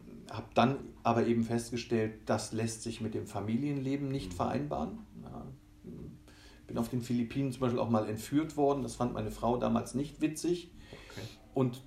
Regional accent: Rhineland, Germany; Ich bin im Rheinland groß geworden

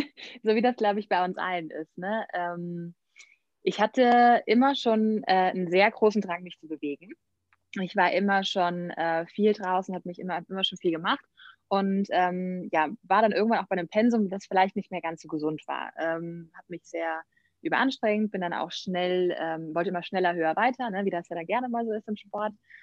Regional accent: Rhineland-Palatinate, Germany; ich bin 28 und ja, wie du gesagt hast, komme ich aus dem Kreis Ahrweiler, aus einem kleinen Dorf eigentlich sogar da, im nördlichen Rheinland-Pfalz.

